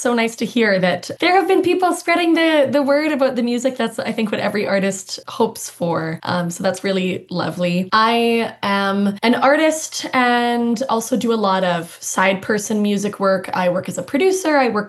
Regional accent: Edmonton, Alberta, Canada; also born or lived in Banff; And I grew up largely in Edmonton, but as a kid, I lived in Banff, right on Tunnel Mountain as well, for some of my formative years

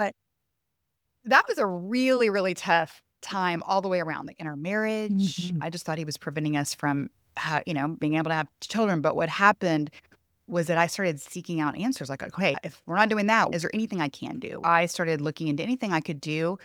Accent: Houston, Texas, United States; I'm a big city girl. I grew up in Houston, a huge city.

